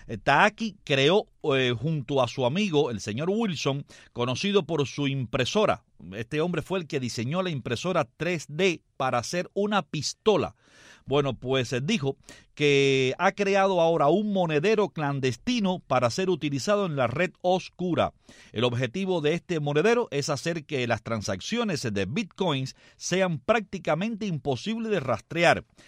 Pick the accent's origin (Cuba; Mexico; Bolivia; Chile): Cuba; qué exagerados somos los cubanos